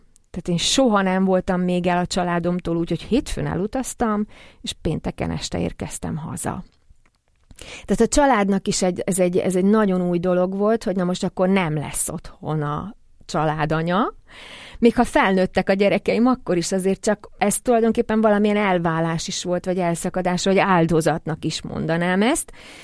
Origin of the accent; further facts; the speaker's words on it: Southern Slovakia, Slovakia; és felvidékiként abszolút beleillettem ebbe a közegbe